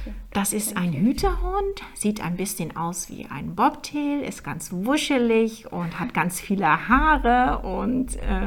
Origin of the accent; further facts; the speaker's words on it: Netherlands; German is a second language; now in Germany; Ich bin Holländerin und bin mit einem deutschen Mann verheiratet, habe 2 Kinder